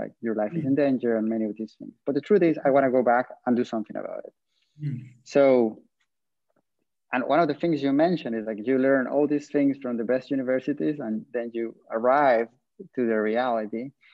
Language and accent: English; Guatemala; I'm from Guatemala. I'm an MPA from the second year.